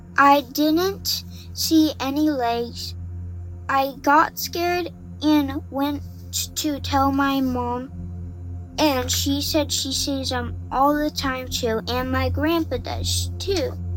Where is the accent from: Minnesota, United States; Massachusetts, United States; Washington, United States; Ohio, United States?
Washington, United States; Spokane; I'm from Spokane, Washington.